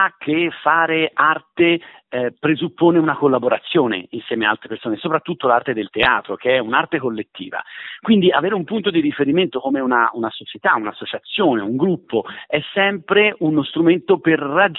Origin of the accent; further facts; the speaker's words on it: Florence, Tuscany, Italy; Inoltre io proprio da fiorentino amavo molto la dissacrazione ironica